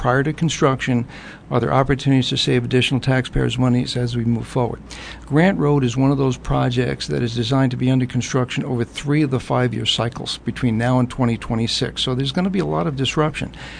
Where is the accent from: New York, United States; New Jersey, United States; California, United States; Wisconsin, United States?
New York, United States; also born or lived in Boston, United States; I'm from New York and Boston, and people in Boston hate rotaries.